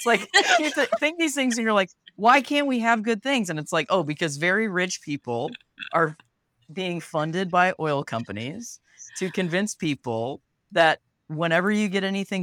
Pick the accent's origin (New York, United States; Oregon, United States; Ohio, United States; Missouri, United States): Ohio, United States; Akron; I'm from Akron, Ohio, which is just literally down the street from Kent State, you know?